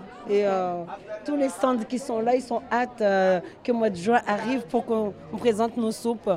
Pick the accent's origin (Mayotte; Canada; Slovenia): Mayotte; Madagascar qui est à côté parce qu'on est mélange de Mayotte et malgache.